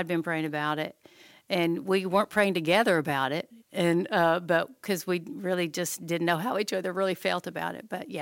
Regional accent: Birmingham, Alabama, United States; moved away as an adult; we moved from Birmingham, Alabama, which you can probably tell with my accent. And I really am going to work hard for a Midwestern accent during this podcast. But anyway, we moved here 3 years ago.

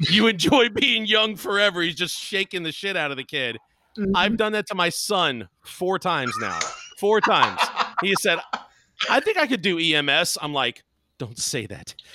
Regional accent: Baltimore, Maryland, United States; I grew up in Baltimore, Maryland, and we used to go to Pennsylvania Dutch Amish country

